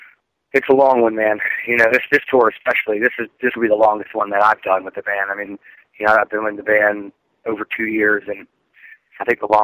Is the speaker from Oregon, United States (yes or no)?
no; Florida, United States; Florida, so yeah, I'm not used to this.